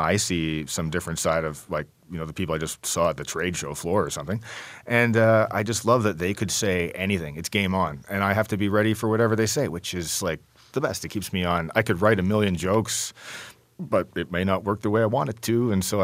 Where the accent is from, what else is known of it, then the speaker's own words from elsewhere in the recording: Canada; Yeah, I'm not going to make people think I'm American. I was Canada.